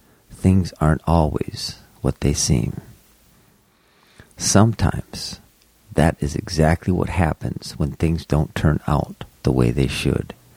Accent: Minnesota, United States; So, born and raised in Minnesota, Catholic, altar boy, went to Catholic grade school, went to a public junior high, public high school

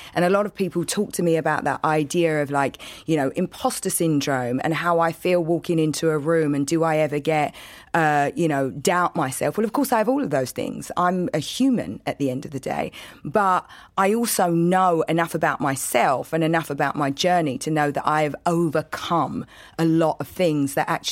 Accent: Plaistow, London, United Kingdom; I grew up in East London, in Plasto.

